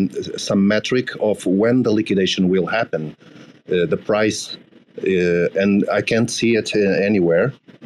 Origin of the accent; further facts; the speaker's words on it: Portugal; from Portugal.